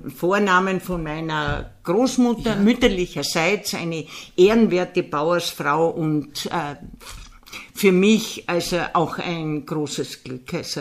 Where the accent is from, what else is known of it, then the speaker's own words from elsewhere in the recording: St. Martin im Sulmtal, Styria, Austria; born there; Und das liegt mitten im Sulmtal. Okay. Und zwar ist das die heutige Gemeinde St. Martin im Sulmtal.